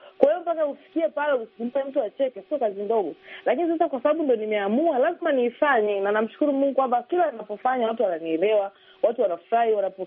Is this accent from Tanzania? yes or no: yes; Babati, Manyara, Tanzania; mimi nimekuwa Babati, nimezaliwa huko, nimekaa na Wairaki, nawafahamu Wairaki. Hata watu wengine wanajua mimi ni Mwiraki.